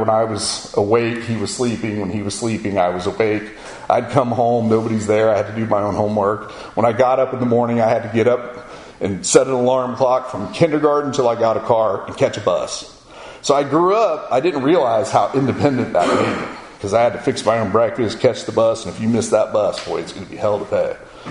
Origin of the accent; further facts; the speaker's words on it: Florida, United States; I'm like, oh, I'm from Florida, man, I was at the beach yesterday.